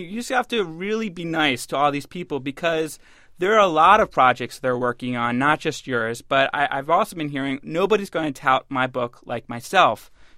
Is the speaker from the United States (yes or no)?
yes; Philadelphia, Pennsylvania, United States; I have 4 coming up, 2 here in D.C. and 2 in Philadelphia, my hometown.